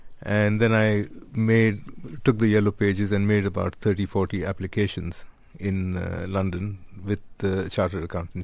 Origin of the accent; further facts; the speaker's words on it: Karachi, Sindh, Pakistan; born there; Yes, that's right. I was born in Karachi, Pakistan, and I did my early education there.